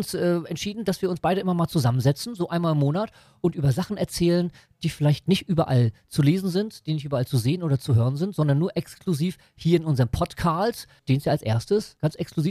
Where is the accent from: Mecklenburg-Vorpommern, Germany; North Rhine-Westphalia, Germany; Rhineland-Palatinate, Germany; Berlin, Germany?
Mecklenburg-Vorpommern, Germany; also born or lived in Stralsund; Ja, also ich komme hier aus unserem schönen Land, aus Mecklenburg-Vorpommern, geborener Stralsunder und aufgewachsen in der schönen Stadt Bad.